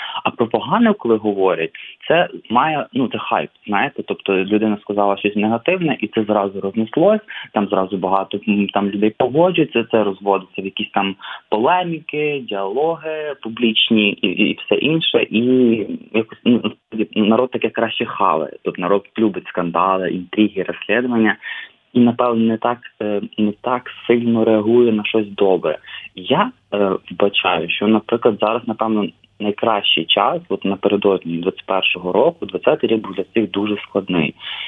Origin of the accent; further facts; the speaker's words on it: Ternopil, Ternopil Oblast, Ukraine; я з Західної України, з Тернополя, це мегахристиянське місто